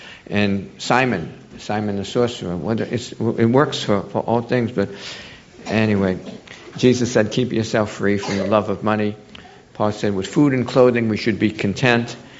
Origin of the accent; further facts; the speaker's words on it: United States; born there; Thank God I was born in America, right? We're born here.